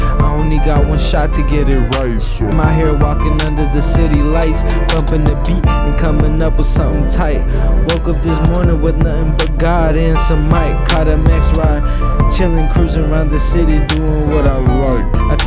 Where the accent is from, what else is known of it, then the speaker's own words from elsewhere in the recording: Portland, United States; I'm from Portland, P-Town, Pollen. It's all vibes, I be home.